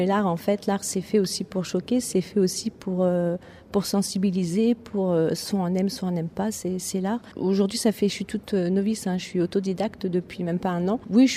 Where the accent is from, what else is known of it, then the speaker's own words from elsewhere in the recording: Senlis, Hauts-de-France, France; Je suis originaire de Senlis, donc j'aime beaucoup cette église.